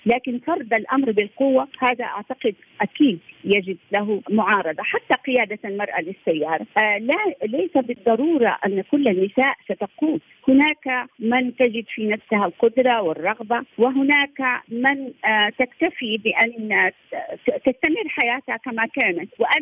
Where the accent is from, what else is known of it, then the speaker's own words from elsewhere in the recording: Saudi Arabia; يعني نحن مجتمع سعودي متكافل، مجتمع سعودي لديه قيم